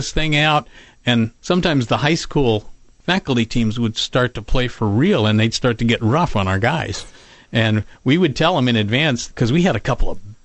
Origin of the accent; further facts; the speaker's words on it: Los Angeles, California, United States; back in Los Angeles, my hometown, where I grew up in the Los Angeles area